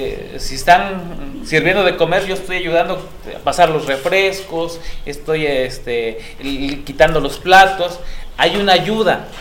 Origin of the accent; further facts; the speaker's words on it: Santa Cruz Xoxocotlán, Oaxaca, Mexico; yo soy de Santa Cruz, Jojocotlán, es un municipio que se rige por partidos políticos, pero que en la comunidad nos seguimos rigiendo por usos y costumbres.